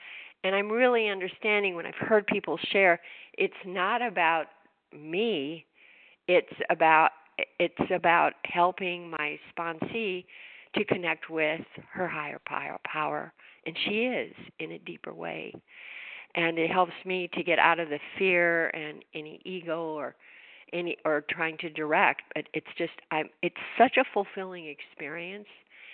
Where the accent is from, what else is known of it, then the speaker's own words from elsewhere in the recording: California, United States; from California